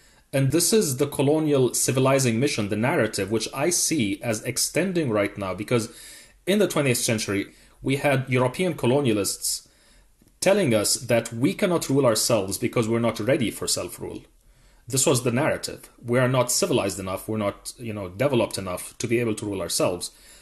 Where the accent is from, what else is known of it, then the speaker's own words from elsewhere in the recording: United Arab Emirates; So growing up in the United Arab Emirates, you are in this kind of place which is more or less, in this very turbulent region, an island of stability